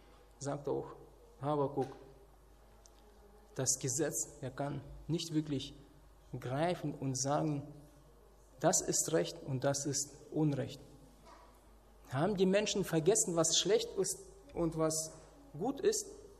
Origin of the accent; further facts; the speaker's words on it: Kazakhstan; Wir als Kinder in Kasachstan im Winter, wir wollten ja immer draußen spielen